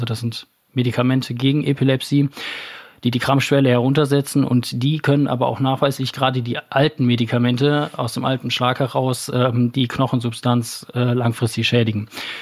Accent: Wermelskirchen, North Rhine-Westphalia, Germany; born there; now in Remscheid, Germany; ein gebürtiger Wermelskirchner, 34 Jahre alt, aktuell wohnhaft in Remscheid

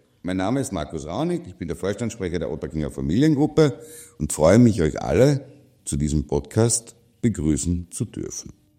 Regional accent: Villach, Carinthia, Austria; also ich stamme gebürtig aus Villach, war über 20 Jahre bei einem internationalen Großkonzern tätig

